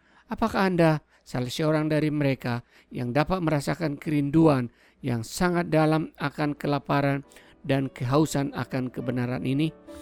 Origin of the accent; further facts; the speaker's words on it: Indonesia; moved away as an adult; now in United States; Saya datang dari Indonesia dan sekarang berdomisili di Amerika ini hampir 15 tahun.